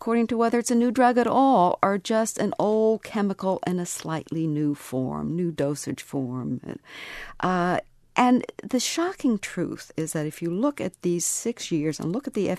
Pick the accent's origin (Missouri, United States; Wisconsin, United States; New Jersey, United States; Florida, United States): Missouri, United States; But I'm from Missouri.